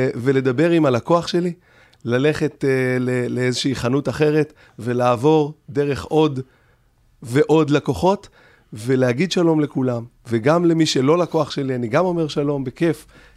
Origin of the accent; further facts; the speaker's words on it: Migdal HaEmek, Northern District, Israel; גדלתי שם, התפתחתי משם, זה המקום שלי